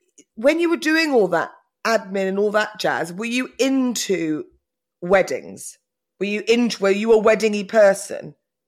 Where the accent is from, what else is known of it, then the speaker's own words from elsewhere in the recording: West Midlands, United Kingdom; I'm from Herefordshire, where the SAS are based.